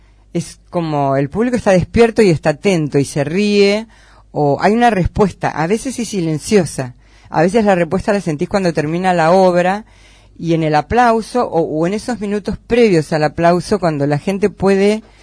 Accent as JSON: {"language": "Spanish", "town": "La Plata", "region": "Buenos Aires Province", "country": "Argentina", "said": "Yo lo veo mucho en Buenos Aires porque, bueno, yo en realidad soy de La Plata."}